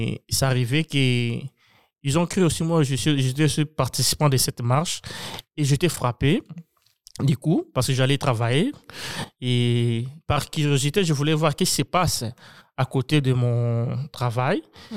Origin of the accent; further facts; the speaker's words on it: Angola; now in United States; C'était en 2013 que j'ai eu ce problème et j'ai quitté l'Angola en 2015.